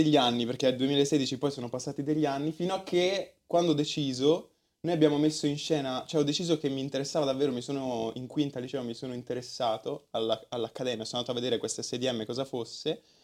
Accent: Cardano al Campo, Lombardy, Italy; vengo dalla ridente città di Cardano al Campo, in provincia di Varese.

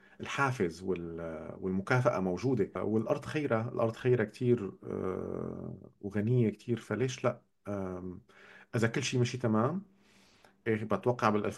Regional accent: Syria; أنا ما اخترت أن يكون سوري، بس بالنهاية أنا سوري وفخور بهذا الشيء، وفعلا وطنيتي عالية

